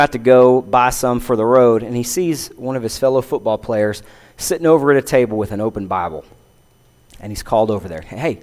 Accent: Texas, United States; I grew up in Coke County when it was dry, and there were a lot of those times where people are leaving, going to San Angelo or Water Valley

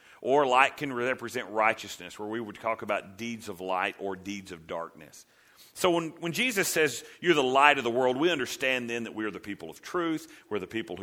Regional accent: Texas, United States; I don't know if it's legend or not, but because we're from Texas, yeah, it happened, right?

